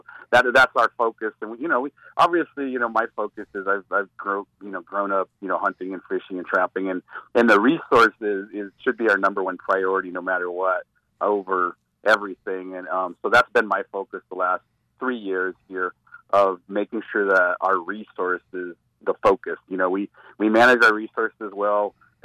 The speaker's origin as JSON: {"language": "English", "town": "Northway", "region": "Alaska", "country": "United States", "tie": "born or raised there", "said": "I grew up in Northway."}